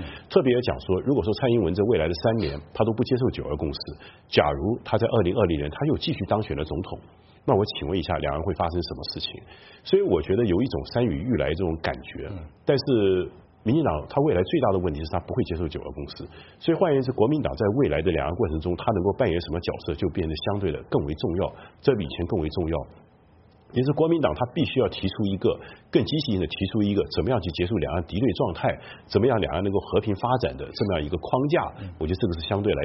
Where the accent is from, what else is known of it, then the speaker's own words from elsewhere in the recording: Taiwan; 就是说我既是台湾人也是中国人